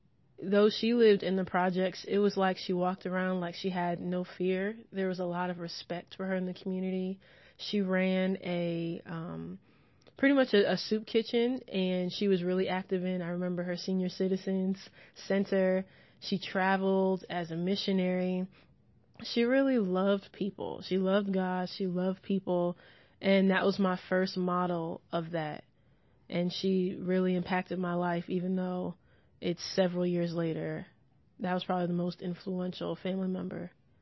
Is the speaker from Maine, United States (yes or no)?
no; Pennsylvania, United States; also born or lived in Bronx, New York; I was actually born in the Bronx, New York, in Albert Einstein Hospital. Okay. I moved from there to the Poconos, which is the northeastern region of Pennsylvania, a lot of mountains, a lot of trees, no bus system, no trains, no sidewalks